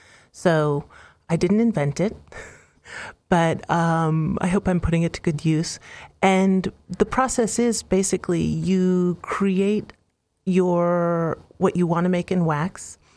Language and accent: English; New York City, New York, United States; I grew up in New York City, and at the age of about 13 years old, I started seeing art in museums and galleries